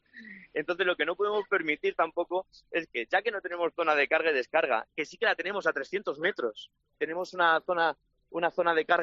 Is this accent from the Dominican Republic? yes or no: no; Talavera de la Reina, Castilla-La Mancha, Spain; yo siempre soy de Talavera y por eso me queda en casa.